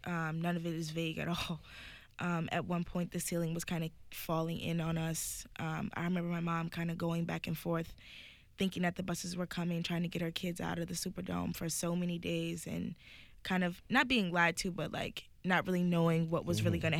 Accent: New Orleans, Louisiana, United States; I'm originally from the Lower Ninth Ward, but we moved a little closer in the city.

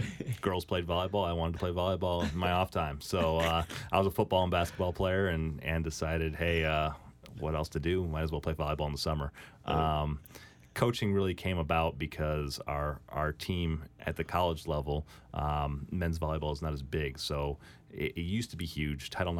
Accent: Schaumburg, Illinois, United States; I grew up a couple miles away from Kayla outside of Chicago. I grew up in Schaumburg, a little more diverse area, but still relatively close. And I grew up there, had a great upbringing

